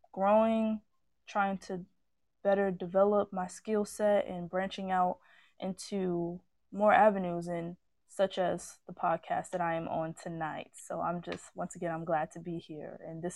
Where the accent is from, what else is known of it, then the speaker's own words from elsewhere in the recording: Gary, Indiana, United States; I am from Gary, Indiana. Born and raised.